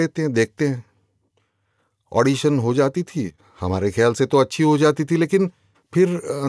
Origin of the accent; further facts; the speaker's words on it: Maharashtra, India; accent: Marathi; first language Marathi; Hindi is a second language; तो भाई मराठी में पले बड़े हैं, पूरी शिक्षा मराठी में हुई है, तो एक्सेंट तो आएगा ही, और इतने साल मराठी में ही कन्वर्सेशन किया है, मराठी में ही सोचा है